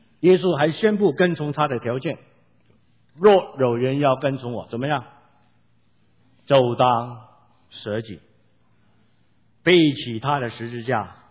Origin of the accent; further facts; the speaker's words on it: China; 其实我们中国人应该懂这个入门啊